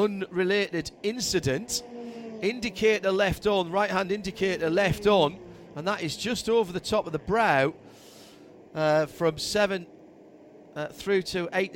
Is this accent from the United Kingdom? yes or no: yes; Sunderland, North East England, United Kingdom; They never let me forget the fact I'm from Sunderland